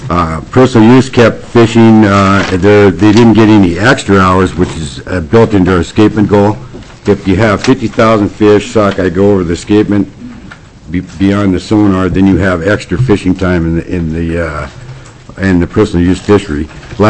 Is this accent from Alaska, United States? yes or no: yes; Fairbanks, Alaska, United States; I'm also born and raised in Alaska, was actually born in Fairbanks.